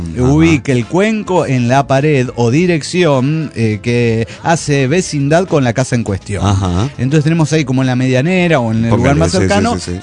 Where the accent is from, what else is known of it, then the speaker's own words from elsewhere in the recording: Celaya, Guanajuato, Mexico; de Celaya, Guanajuato, México.